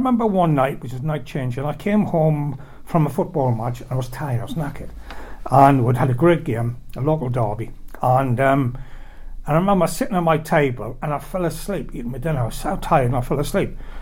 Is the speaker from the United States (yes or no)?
no; North East England, United Kingdom; And I was born in the Northeast. I was born just after the war into a Northeast mining family.